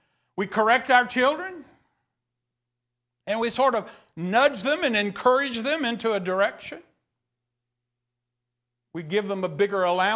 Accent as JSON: {"language": "English", "region": "Texas", "country": "United States", "said": "Now, I'm from East Texas, so it takes me a while."}